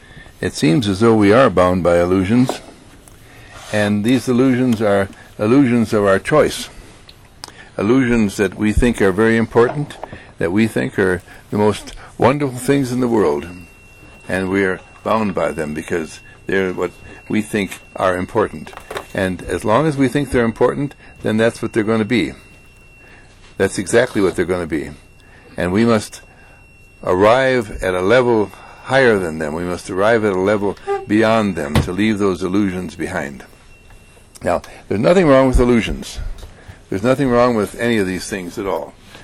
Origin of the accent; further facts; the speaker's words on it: Milwaukee, Wisconsin, United States; I'm from Milwaukee, Wisconsin, and we're